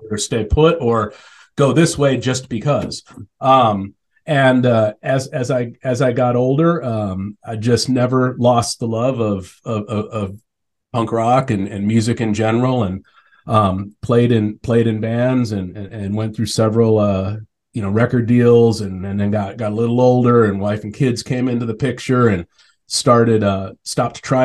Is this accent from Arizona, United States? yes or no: yes; Tempe, Arizona, United States; I grew up in Tempe, Arizona, riding skateboards, loving punk rock, and embracing my middle finger